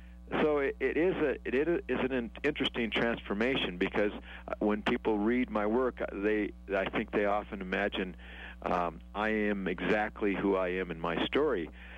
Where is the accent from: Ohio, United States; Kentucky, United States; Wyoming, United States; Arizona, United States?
Wyoming, United States; I grew up in Wyoming hunting and fishing, and that kind of morphed into climbing and kayaking.